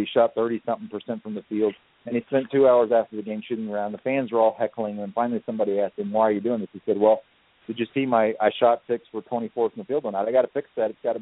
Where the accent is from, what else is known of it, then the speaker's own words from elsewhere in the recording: Houston, Texas, United States; I have never been a Lakers fan. I grew up in Houston.